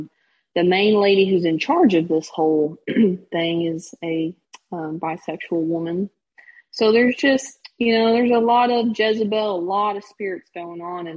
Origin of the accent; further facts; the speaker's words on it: Owensboro, Kentucky, United States; I have had resentment toward my hometown, Owensboro, Kentucky, because of reasons with Morgan's family